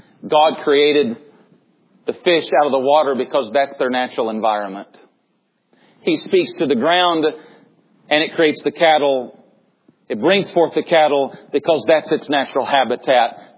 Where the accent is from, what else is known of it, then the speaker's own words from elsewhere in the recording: Tennessee, United States; I grew up in East Tennessee. I'd never been hardly out of the southeast of the United States. I grew up in a very white area.